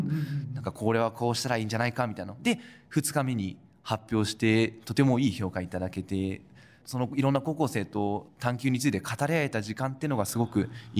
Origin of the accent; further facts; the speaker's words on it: Iida, Nagano, Japan; 自分の地元の魅力を語れる若者が飯田にたくさん増えてほしいなって思ってます